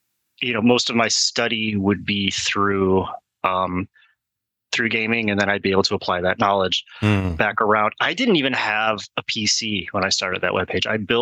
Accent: Buffalo, New York, United States; So I'm from Buffalo, New York. So we got we got New York City syndication, we got local syndication, we got Ontario syndication.

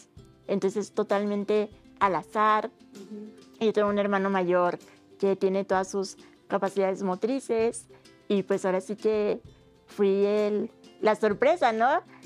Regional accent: Chihuahua, Mexico; born there; now in Ciudad Juárez, Mexico; yo soy nacida en Chihuahua, Chihuahua capital.

